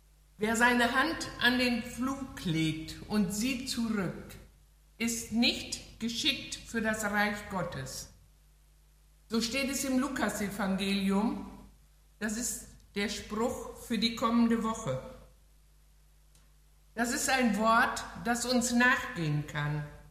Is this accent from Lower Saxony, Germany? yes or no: yes; Backemoor, Lower Saxony, Germany; now in Schüttorf, Germany; Ich bin aber Ostfriese, bin in Backemoor aufgewachsen.